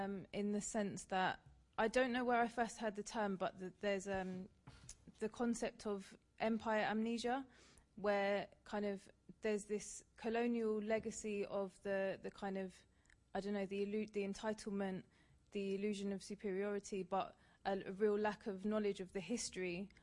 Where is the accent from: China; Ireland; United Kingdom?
United Kingdom; London; because I'm from London, so in my friendship groups growing up, I would say the majority of my peers were from everywhere